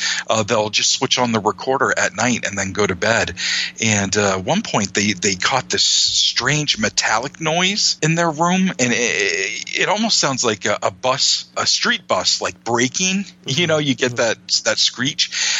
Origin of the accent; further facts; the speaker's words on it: Maine, United States; And I love my home state of Maine